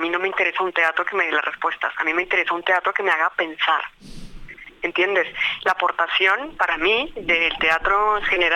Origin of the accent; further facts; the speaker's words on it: Colombia; evidentemente soy colombiana, porque sé la realidad por la que está atravesando mi país